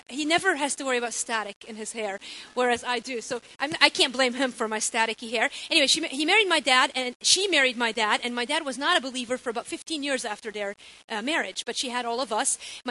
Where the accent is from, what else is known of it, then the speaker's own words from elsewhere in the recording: Lebanon; I grew up in Lebanon, and my mother had come to Christ as a college student. Her parents were Greek Orthodox.